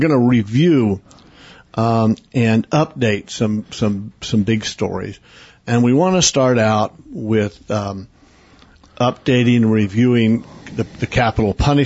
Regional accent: Oklahoma, United States; And of course, I'm from Oklahoma. And of course, one of the worst botched executions in the country's history takes place in my old home state.

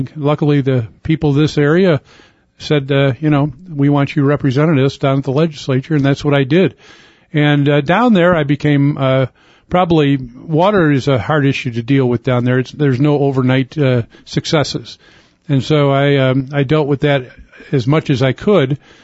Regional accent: Chicago, Illinois, United States; now in Arizona, United States; My background is, I'm from Chicago. I've lived here for 20 years.

